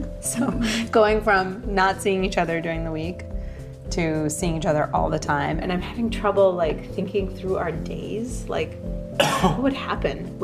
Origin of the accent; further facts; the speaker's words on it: Iran; Like the immigrant in me is just like, what are you thinking? We came from Iran.